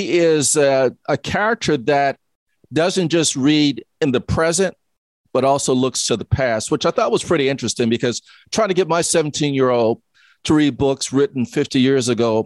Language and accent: English; Louisiana, United States; And I'm from Louisiana.